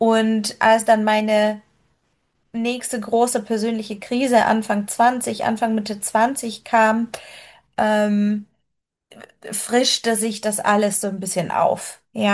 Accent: Poland; Und ich kam natürlich aus einem streng katholischen Land. Ich bin ursprünglich Polin und bei uns waren alle weiß und alle katholisch

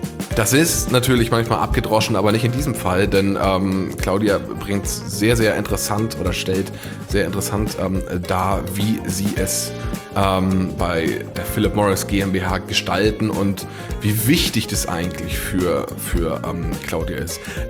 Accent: Bavaria, Germany; am Ammersee treffen, meiner alten Heimat.

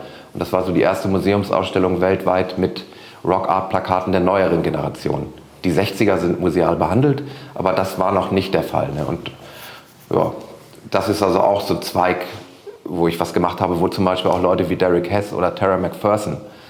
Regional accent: Rendsburg, Schleswig-Holstein, Germany; Ich komme ja aus Rendsburg hier im hohen Norden

